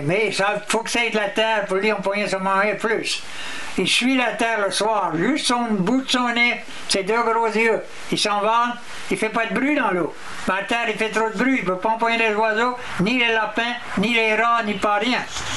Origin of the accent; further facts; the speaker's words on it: Louisiana, United States; c'est pour ça que je m'appelle un Cajun aujourd'hui. J'ai été élevé dans la Vuelo.